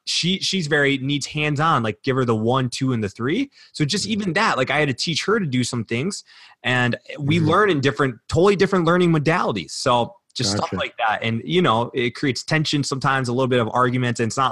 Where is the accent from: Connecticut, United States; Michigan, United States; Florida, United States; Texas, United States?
Michigan, United States; Detroit; I'm from Detroit.